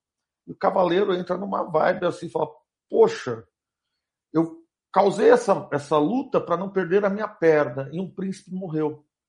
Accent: Carapicuíba, São Paulo, Brazil; Eu venho de uma família muito humilde. Nós somos de Carapicuíba. E eu morava numa rua que não tinha asfalto, cara. Era um morro

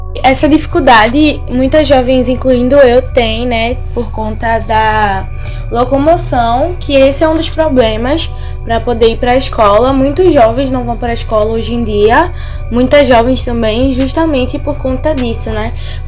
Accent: Recife, Pernambuco, Brazil; sou recifense, faço parte do Grupo Curumim

